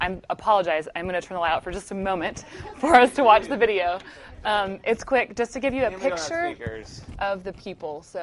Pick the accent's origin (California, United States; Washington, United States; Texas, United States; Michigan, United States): Texas, United States; Dallas; We've always grown, we grew up in Dallas, so we've been around Dallas for a while.